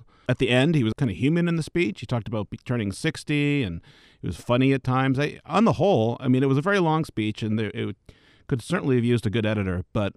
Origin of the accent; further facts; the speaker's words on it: Boston, Massachusetts, United States; also born or lived in Texas; I mean, I think, heck, I went to school in Texas, and I moved there from the Boston area.